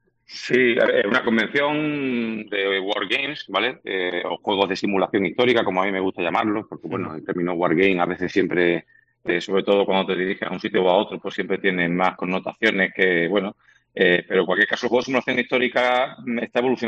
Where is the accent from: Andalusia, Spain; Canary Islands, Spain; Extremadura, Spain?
Extremadura, Spain; Badajoz; Yo soy aquí de Badajoz, y entonces, bueno, pues intentar montar una convención aquí.